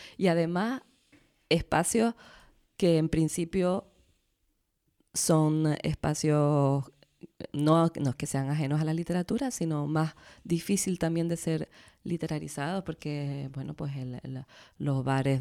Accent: Canary Islands, Spain; espacios cercanos a nosotros y a nosotras, ¿no?, como lectores canarios.

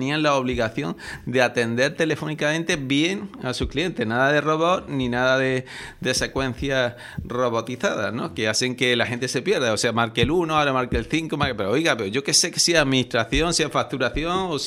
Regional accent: Andalusia, Spain; Somos los andaluces los que menos reclamamos, ¿no?

